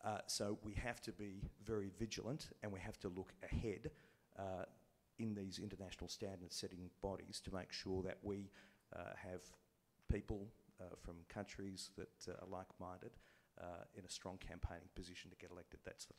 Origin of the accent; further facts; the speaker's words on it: Australia; I'm from Australia.